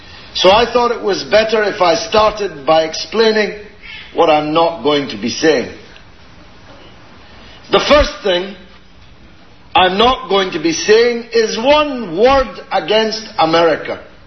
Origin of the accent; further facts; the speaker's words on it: England, United Kingdom; because I came from England, I have to be careful not to leave the impression that I'm seeking to recolonize you.